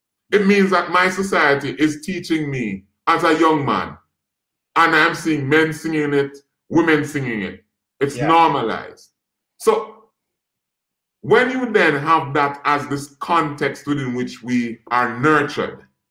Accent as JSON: {"language": "English", "country": "Jamaica", "said": "I'm from Jamaica. I am Jamaican."}